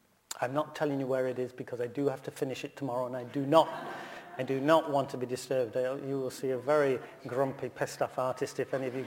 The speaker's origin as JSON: {"language": "English", "region": "Scotland", "country": "United Kingdom", "said": "I want to say Glenrock because I'm Scottish."}